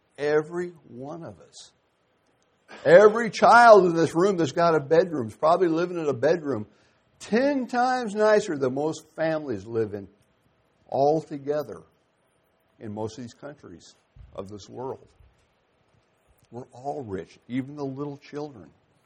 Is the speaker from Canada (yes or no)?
no; United States; You know, I almost hate to even say it anymore, I'm proud to be an American, because Americans are too proud.